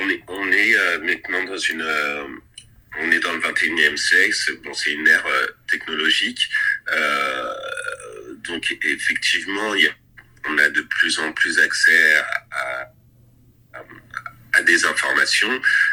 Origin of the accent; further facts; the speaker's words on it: France; now in Vancouver, Canada; moi je suis français, mais j'habite à Vancouver.